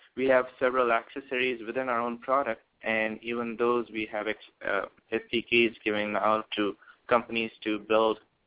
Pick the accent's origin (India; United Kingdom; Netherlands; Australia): India; now in United States; Before that, I came in from India, and I had an opportunity to grow up with technology